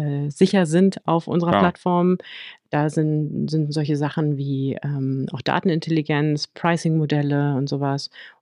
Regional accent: Germany; born there; Ich bin in den 80ern in der DDR geboren worden.

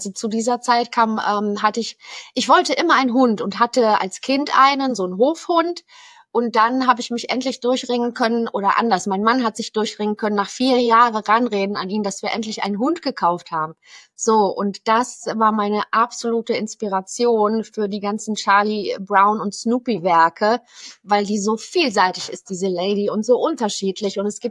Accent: Poland; now in Cologne, Germany; Zu Hause ist für mich Borkum geworden. Zu Hause ist meine Heimat Polen. Zu Hause ist Brandenburg. Zu Hause ist Bad Tölz. Zu Hause ist mein Zuhause hier in Köln.

